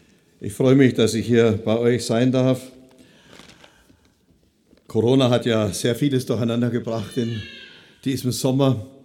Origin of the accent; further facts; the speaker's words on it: Oberammergau, Bavaria, Germany; Geboren und aufgewachsen bin ich in Oberammergau in Oberbayern. Ich bin verheiratet mit Heide. Wir wohnen im Nordschwarzwald, eigentlich 1,5 Stunden von hier